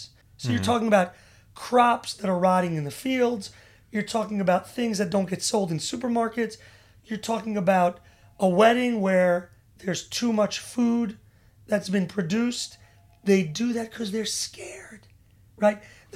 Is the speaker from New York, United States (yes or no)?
yes; New York, United States; And I grew up in New York.